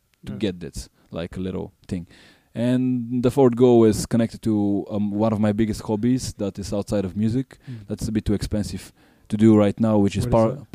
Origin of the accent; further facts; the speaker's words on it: Vratsa, Vratsa Province, Bulgaria; Bulgaria. I come from Vratsa, which is a small city near Sofia, near the capital. Okay. I come from a really small little mountain place.